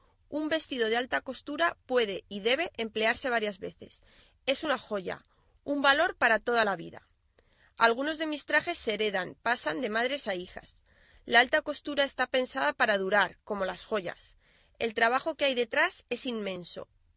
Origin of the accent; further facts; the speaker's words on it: Canary Islands, Spain; Para mí, que soy canaria y que quería trabajar en mi tierra, las Islas Canarias